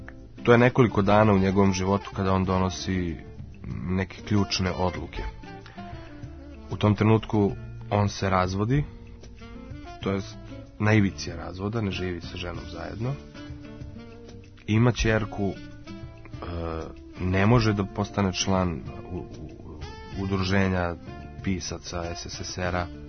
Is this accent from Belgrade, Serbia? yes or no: yes; Belgrade, Serbia; ja sam, na primjer, užasno vezan za Beograd i za Srbiju. Meni je jako teško bilo tih 6 mjeseci u Rusiji. Stalno sam osjetio da mi nedostaje moj grad. Mislim, kako ti kažem, ja ga podrazumevam jer sam rođen u njemu.